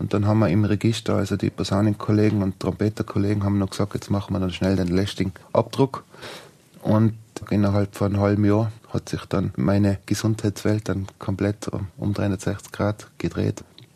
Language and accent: German; Tyrol, Austria; ich fliege heim, Innsbruck, das ist in meiner Heimat